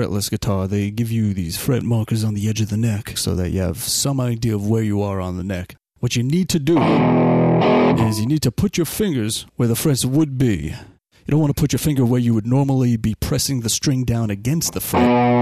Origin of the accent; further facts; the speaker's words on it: New York City, New York, United States; I was born and raised in New York City. Hope you all can understand the way I talk.